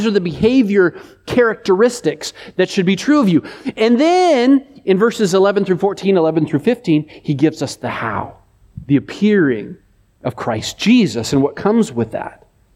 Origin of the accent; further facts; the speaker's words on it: Washington, United States; And I said, well, we're from Washington, which may not be that much better